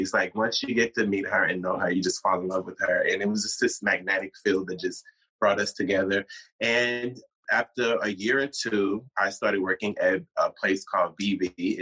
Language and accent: English; Austin, Texas, United States; Well, I'm from Austin, Texas.